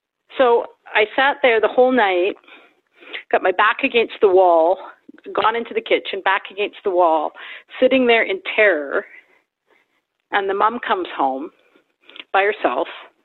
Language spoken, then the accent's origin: English; Vancouver, British Columbia, Canada; Like, I am a city kid. We lived out there in the country for like 2 years. Mm-hmm. Like, I grew up in Vancouver, total city kid.